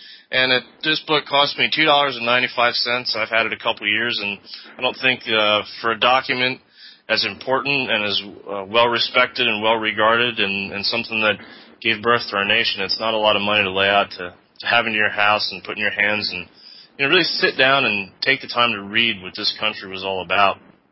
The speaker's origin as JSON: {"language": "English", "country": "United States", "said": "And I think one of the things that's important right now as an American and as a consider myself a patriot is to really remember what this Independence Day was all about."}